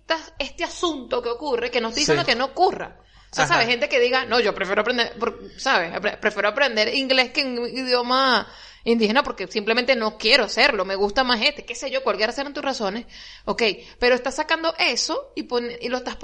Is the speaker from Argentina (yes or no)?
yes; La Plata, Buenos Aires Province, Argentina; Yo soy la persona de La Plata en esta casa.